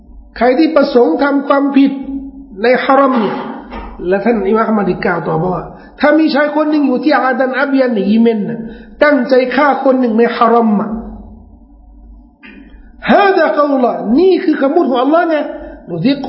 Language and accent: Thai; Bangkok, Thailand; แต่เราเป็นคนกรุงเทพ